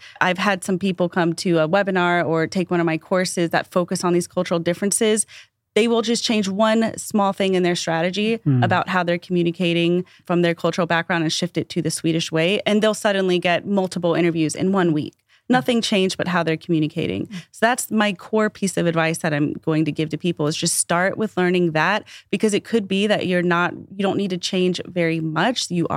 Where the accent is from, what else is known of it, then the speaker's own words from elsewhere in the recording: United States; moved away as an adult; now in Sweden; So I'm originally an American. And when I first moved to Sweden, for the whole first year, I was getting interviews and I wasn't getting any job offers.